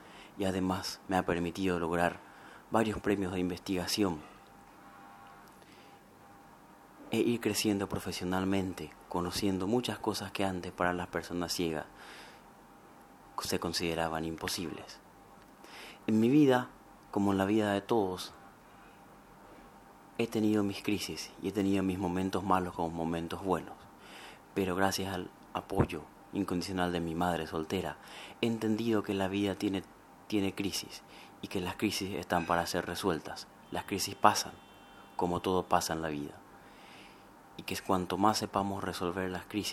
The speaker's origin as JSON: {"language": "Spanish", "country": "Paraguay", "said": "en la actualidad cuento con 23 años y soy de la República del Paraguay"}